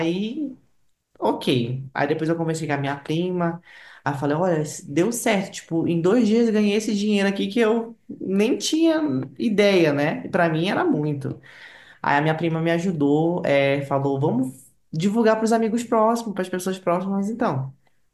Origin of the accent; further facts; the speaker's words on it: Manaus, Amazonas, Brazil; now in São Paulo, Brazil; Então, eu sou nascido e criado em Manaus, né? Sou do Amazonas, minha família inteira é de lá. Eu moro em São Paulo faz pouco tempo, acho que tem 2 anos e meio só. Eu sou de família humilde, né?